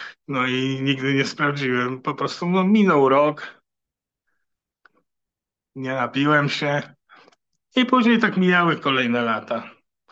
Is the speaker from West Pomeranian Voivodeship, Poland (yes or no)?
yes; Koszalin, West Pomeranian Voivodeship, Poland; ja pochodzę z Koszalina, to tam było Mielno, te nadmorskie klimaty